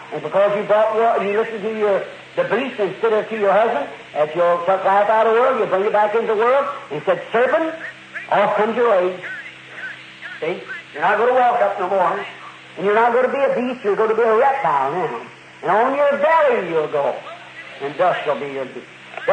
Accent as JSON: {"language": "English", "country": "United States", "said": "I'm an American, you know I am."}